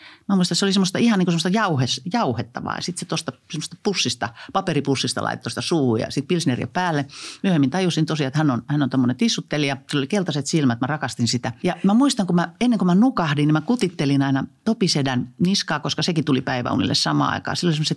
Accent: Kitee, North Karelia, Finland; born there; Mä synnyin Kiteellä vuonna 1956. Me asuttiin Kiteen pappilassa. Isä oli siellä kirkkoherrana. Mä saan asua siellä vaan 5 vuotta

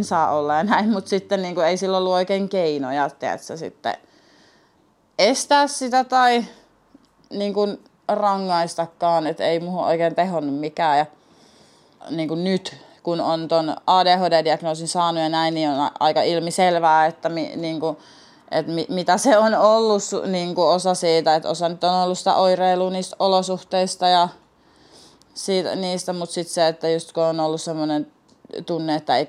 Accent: Tampere, Pirkanmaa, Finland; born there; Mä synnyin Tampereella.

